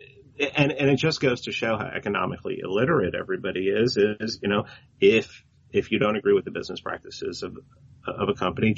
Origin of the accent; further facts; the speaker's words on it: Bronx, New York, United States; my dad's Puerto Rican and I'm from the Bronx. I'm from right over the bridge from you.